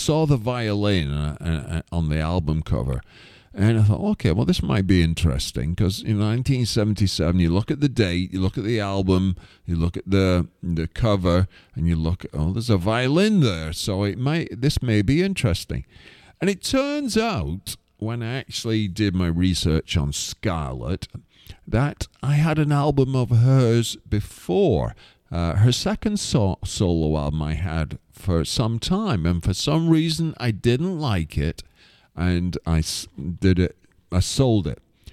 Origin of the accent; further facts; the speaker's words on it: Garswood, North West England, United Kingdom; I grew up around Wigan